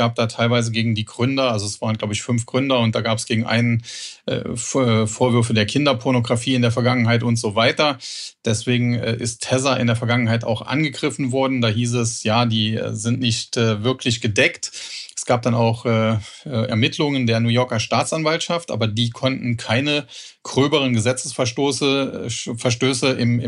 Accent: Trier, Rhineland-Palatinate, Germany; ich komme aus Trier, das ist die Geburtsstadt von Karl Marx, daher kennt man es vielleicht.

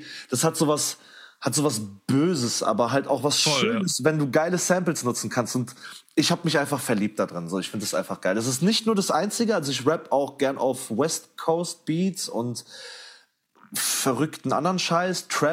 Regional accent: Czechia; diese Identität nach Tschechien hin, zu meiner Heimat, das hat mich immer sehr verbunden. Ich spreche die Sprache auch.

